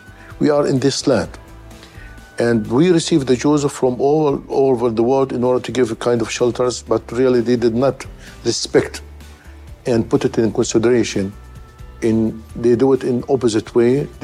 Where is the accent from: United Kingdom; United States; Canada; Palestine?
Palestine; Gaza, Gaza Strip; born there; English is a second language; And I was born in Gaza. I also based in Gaza now.